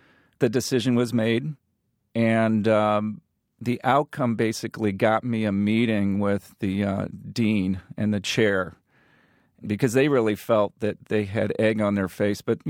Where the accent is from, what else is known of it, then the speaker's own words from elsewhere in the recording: Peoria, Illinois, United States; So, you know, in the rural middle America that I grew up with, you sort of said, oh, I'm from Peoria.